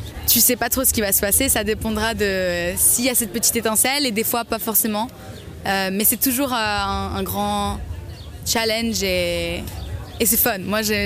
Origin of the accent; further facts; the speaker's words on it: Montreux, Vaud, Switzerland; Je suis originaire de Montreux. J'ai vraiment grandi, fait toute ma scolarité ici.